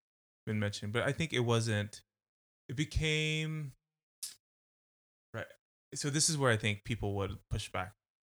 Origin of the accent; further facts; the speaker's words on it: Philippines; because I grew up in the Philippines.